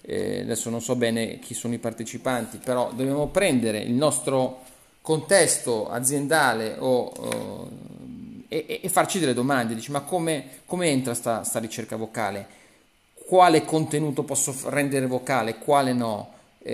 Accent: Switzerland; io sai che sono svizzero

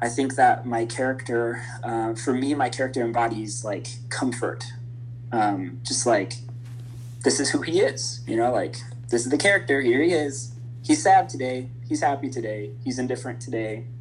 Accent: Chicago, Illinois, United States; You know, like, also, like, as a Chicagoan, we are inherently sarcastic. Like, we breathe sarcasm.

